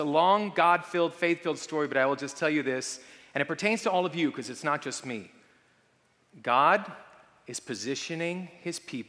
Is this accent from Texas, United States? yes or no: no; San Bernardino, California, United States; born there; I was born in San Bernardino County Hospital just down the road here.